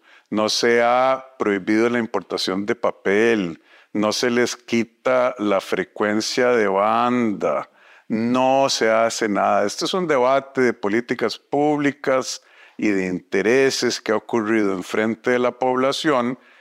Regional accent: Costa Rica; Como somos los costarricenses, en respeto y en paz.

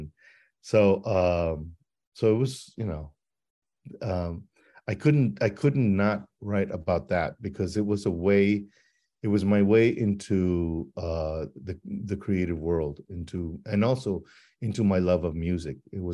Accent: El Paso, Texas, United States; born or raised there

